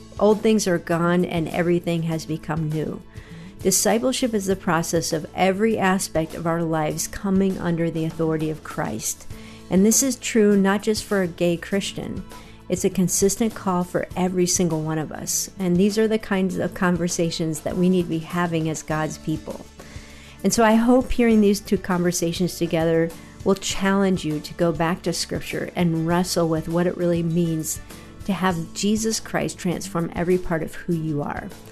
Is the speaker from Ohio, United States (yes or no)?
yes; Cleveland, Ohio, United States; It's all happening October 14th and 15th, right here in my hometown, Cleveland, Ohio.